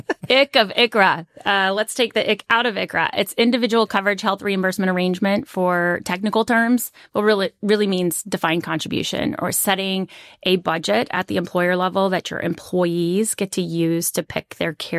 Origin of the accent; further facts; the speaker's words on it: Kansas City, Kansas, United States; now in Kansas City, United States; Born and raised on the Kansas side. Moved over to the Missouri side.